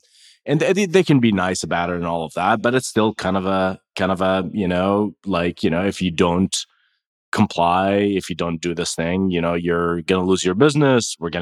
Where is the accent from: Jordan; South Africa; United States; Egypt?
Jordan; We're from Jordan. Grew up, I was born and raised in Jordan to immigrants. So we're multiple generations of immigrants. My father came from the West Bank, and his family from Palestine.